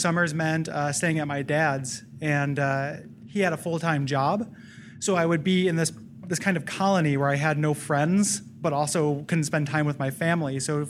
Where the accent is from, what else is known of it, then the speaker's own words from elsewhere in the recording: Portland, Oregon, United States; I'm from Portland.